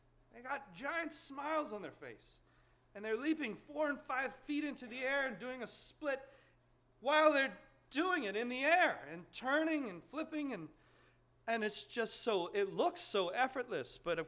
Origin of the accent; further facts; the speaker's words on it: New Orleans, Louisiana, United States; I grew up in New Orleans, Louisiana.